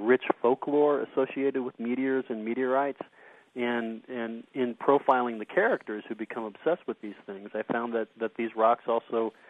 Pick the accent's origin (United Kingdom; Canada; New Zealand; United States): United Kingdom; England; you know, I'm an English person, I'm not a scientist